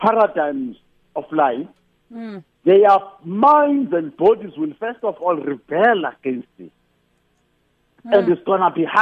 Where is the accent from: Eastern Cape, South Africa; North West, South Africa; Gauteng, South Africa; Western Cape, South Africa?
Gauteng, South Africa; Soweto; born there; how I was born in Paraguana, Soweto, and everything else.